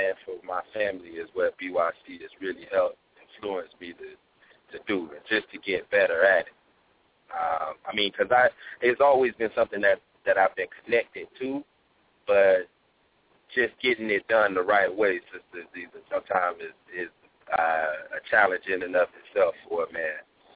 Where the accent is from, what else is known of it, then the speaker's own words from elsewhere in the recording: Pompano Beach, Florida, United States; now in Tampa, United States; I'm from Pompano Beach, Florida. I moved out to Tampa, Florida a little over 2 years ago